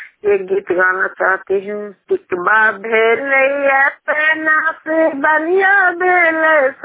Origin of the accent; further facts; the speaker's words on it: Hilsa, Bihar, India; छोटकी मौसी के रहने वाले हैं, थाना हिलसा है, जिला नालंदा के निवासी हूँ।